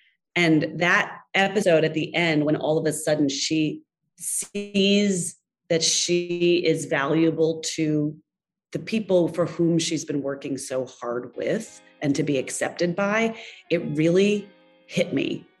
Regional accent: United States; now in France; I came as an American. And I have some French blood, so I try and lean on that a little bit. But, you know, I came in as an American to make a purely organic French, 100% French product.

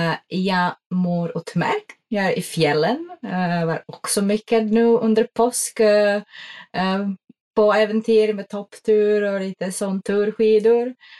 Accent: Czechia; now in Sweden; Jag kommer från Tjeckien. Har bott i Sverige, nu blir det 12 år. Jag kommer från en pytteliten byn i den tjeckiska bergen som heter Beskydy. Och de ligger i östsidan av Tjeckien, nära Slovakien och Polen. Och jag är uppväxt i utomhus.

